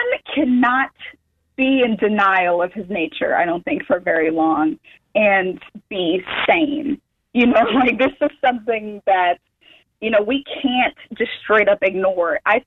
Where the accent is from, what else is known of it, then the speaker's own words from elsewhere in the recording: Mobile, Alabama, United States; I'm originally from Mobile, Alabama, the home of murder and Mardi Gras.